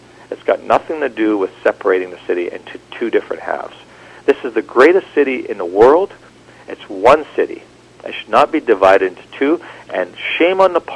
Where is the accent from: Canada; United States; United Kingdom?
Canada; Ontario; now in Vancouver, Canada; No, I'm from Ontario, but I've been here since 95.